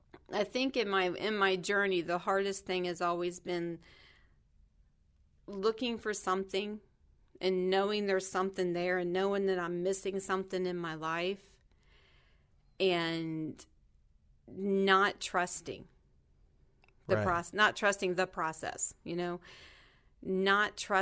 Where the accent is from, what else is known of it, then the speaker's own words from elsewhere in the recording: Kentucky, United States; because I grew up in Kentucky, so it was Baptist churches and then like the Christian churches that are more, a little more fundamentalist based.